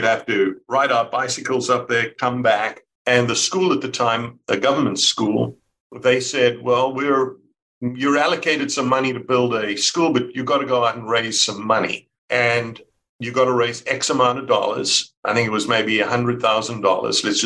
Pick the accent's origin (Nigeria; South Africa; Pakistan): South Africa; now in United States; Yes, born and raised in South Africa, Don.